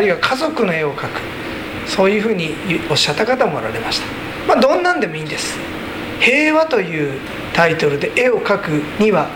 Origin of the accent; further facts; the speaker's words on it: Yokohama, Kanagawa, Japan; born there; now in Tokyo, Japan; 私は横浜で生まれ、東京で長く住んでおりましたが、向島に来るまではずっとどちらかといえば東京の西側に住んでおりました。